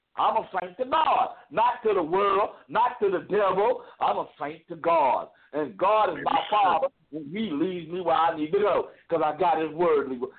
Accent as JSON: {"language": "English", "town": "Detroit", "region": "Michigan", "country": "United States", "tie": "born or raised there", "said": "We were having a prayer at the church in my hometown in Detroit."}